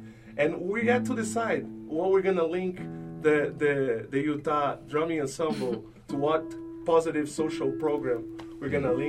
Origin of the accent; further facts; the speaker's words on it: Salvador, Bahia, Brazil; English is a second language; So we use the tradition of my hometown in Salvador, the drumming tradition